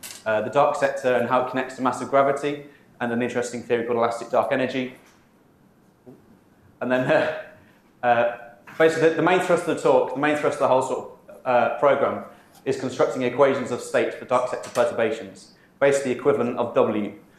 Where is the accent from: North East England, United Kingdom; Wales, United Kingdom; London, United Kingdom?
North East England, United Kingdom; Durham; I'm from Durham.